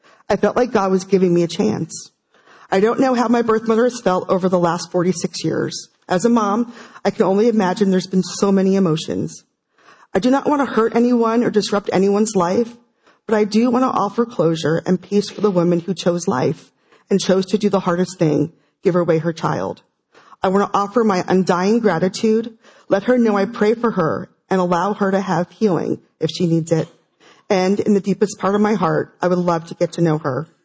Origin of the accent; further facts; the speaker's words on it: New Jersey, United States; also born or lived in Fairfield, Connecticut; I was born on August 15th, 1970 in Fairfield, Connecticut. I was adopted through Catholic Charities, possibly in Danbury, Connecticut. I was adopted by a wonderful family in New Jersey where I was the youngest of 8 children.